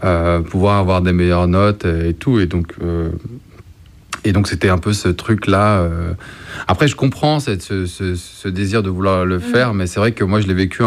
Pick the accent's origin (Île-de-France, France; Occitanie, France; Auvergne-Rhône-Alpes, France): Île-de-France, France; Courbevoie; Moi, j'étais à l'époque, j'étais de Courbevoie